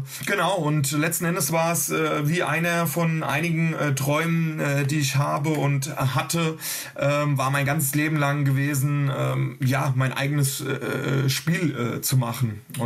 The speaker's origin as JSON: {"language": "German", "town": "Frankfurt", "region": "Hesse", "country": "Germany", "said": "schönes Ei, gute Wie, wie man bei uns in Frankfurt sagen würde."}